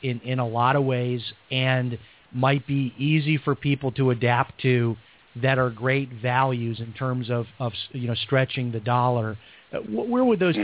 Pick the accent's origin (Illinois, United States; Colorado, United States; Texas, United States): Illinois, United States; Chicago; Absolutely. I grew up in Chicago, 18 years of shoveling snow. And as soon as I could leave, I was gone.